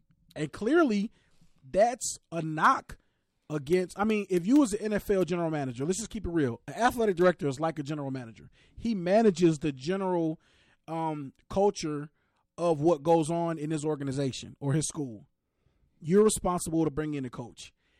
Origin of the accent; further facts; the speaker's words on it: Pontiac, Michigan, United States; well, I don't live in Pontiac anymore, but I'm from Pontiac, so I'm still home.